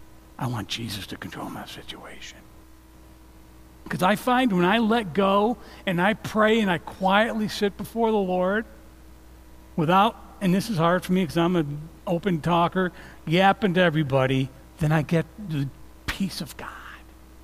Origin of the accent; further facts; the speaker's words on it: Morrisville, New York, United States; I'm from Morrisville, New York, and in the 70s, a bunch of young people moved to Alaska.